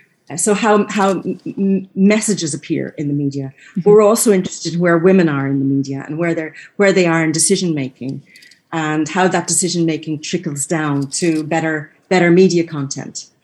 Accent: Dublin, Ireland; moved away as an adult; also born or lived in Waterford / London; now in Malta; As you've guessed, I'm Irish, but I am also Maltese. I was born in Ireland, raised in Dublin and in Waterford, but then went to work in London. And from London, I found myself in Malta. And I've been in Malta since 94.

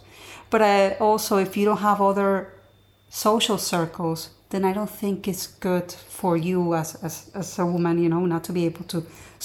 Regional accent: Venezuela; Well, the time that I grew up in Venezuela, the early mid-80s and 90s, it was quite a beautiful, very rich country

